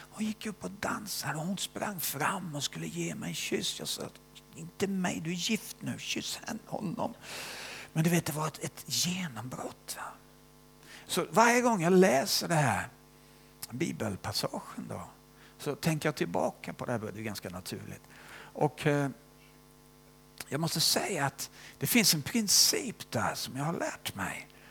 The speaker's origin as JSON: {"language": "Swedish", "country": "Sweden", "said": "Som man kan vara som svensk."}